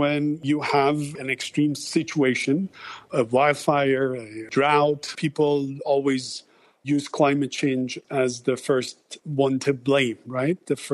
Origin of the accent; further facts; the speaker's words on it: Tehran, Tehran Province, Iran; I grew up in Tehran. That's my hometown, the capital of Iran, and it has never been like this.